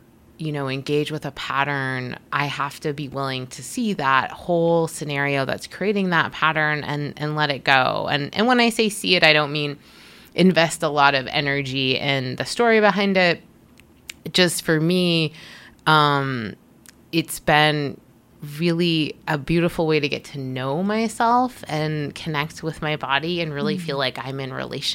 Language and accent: English; Boston, Massachusetts, United States; because I grew up in Boston, and you know, it's such a privilege to have access to a city when you're young.